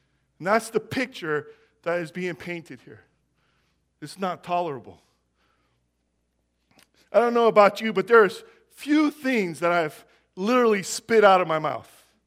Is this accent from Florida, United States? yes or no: no; Jackson, California, United States; I grew up in Jackson, and I lived with my grandma for about 4 years, just outside of Jackson on Clinton Road